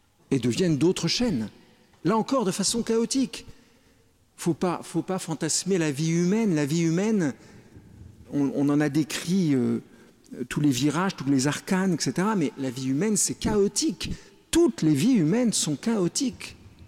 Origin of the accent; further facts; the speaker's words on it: France; Ce grand chêne immense, chez nous en France, sa vie peut durer 100 ans, 200 ans.